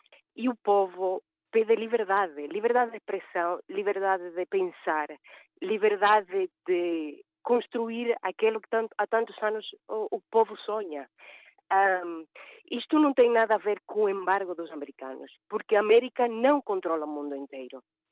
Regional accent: Cuba; now in Portugal; sou cubana, residente em Portugal

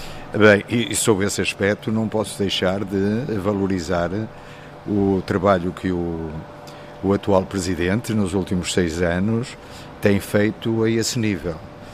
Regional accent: Vila Nova de Gaia, Porto, Portugal; born there; Com certeza, nasci em Gaia, toda a minha família ainda continua a viver em Gaia

